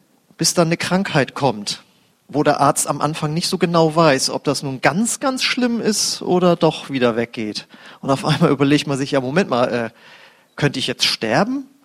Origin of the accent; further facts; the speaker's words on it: Husum, Schleswig-Holstein, Germany; Ich komme aus Husum an der Nordsee, graue Stadt, ne, wisst ihr, am Meer.